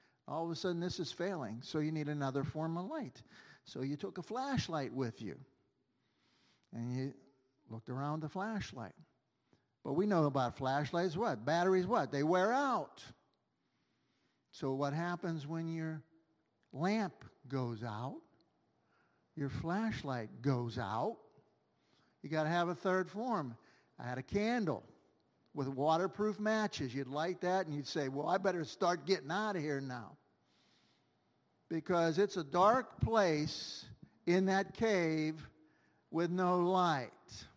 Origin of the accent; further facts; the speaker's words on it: Pittsburgh, Pennsylvania, United States; Now, I told you already, I grew up here in Pittsburgh. I'm a Pittsburgher, born and raised. My father was a Pittsburgher. My grandfather was a Pittsburgher. All Northsiders, still on the North Side.